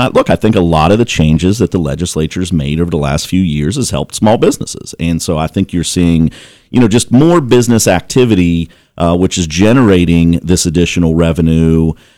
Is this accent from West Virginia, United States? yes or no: yes; West Virginia, United States; I'm from the Northern Panhandle, right? So you go up that way. I mean, you do see a lot more economic activity in the northern part of the state.